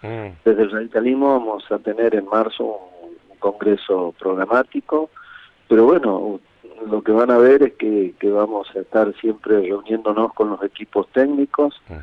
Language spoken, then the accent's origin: Spanish; Argentina; No podemos seguir hundiendo el barco, digo, como argentinos, este gobierno no da más.